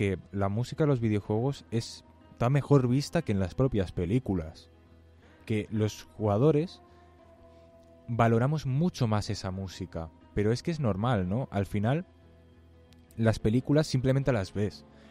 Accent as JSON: {"language": "Spanish", "country": "Spain", "said": "yo soy español, ¿vale? Pero ser español no significa ser tonto"}